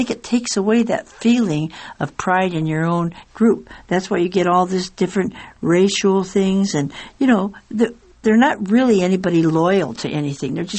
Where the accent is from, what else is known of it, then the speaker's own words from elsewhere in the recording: Washington, United States; and I'm from Washington State, and they were people I went to high school